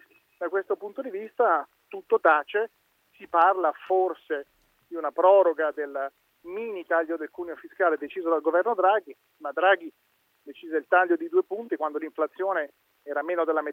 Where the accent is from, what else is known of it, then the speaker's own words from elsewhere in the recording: Lombardy, Italy; In Lombardia, io sono lombardo